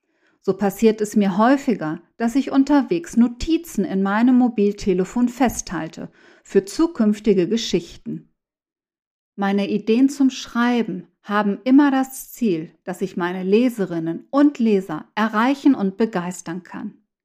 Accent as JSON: {"language": "German", "country": "Mexico", "said": "Dinge und Ereignisse, die mich in meiner Heimat Mexiko geprägt haben"}